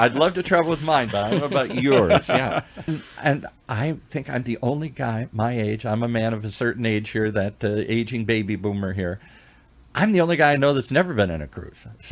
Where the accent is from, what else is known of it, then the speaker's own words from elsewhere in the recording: Detroit, Michigan, United States; now in Orange County, United States; When I lived in Detroit, I didn't say I was from Wayne County. I was from Detroit, even though I lived in a suburb